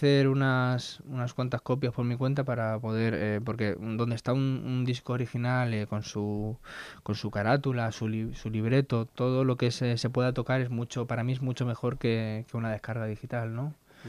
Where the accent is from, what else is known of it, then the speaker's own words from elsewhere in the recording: Aspe, Valencian Community, Spain; llegué ayer por la mañana aquí a Alicante, ya a Aspe, mi pueblo